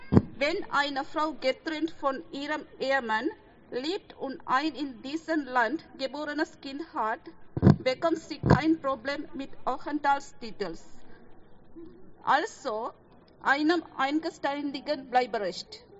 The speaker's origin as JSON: {"language": "German", "country": "Sri Lanka", "said": "Ich komme aus Sri Lanka."}